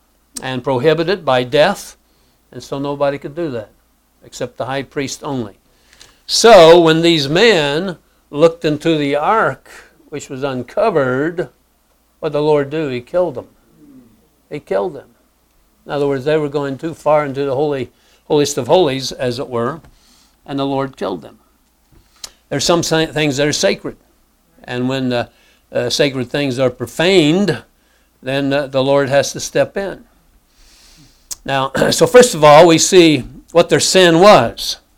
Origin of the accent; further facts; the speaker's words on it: Speedway, Indiana, United States; I grew up in Speedway, Indiana, about 20,000 people population there, and so on.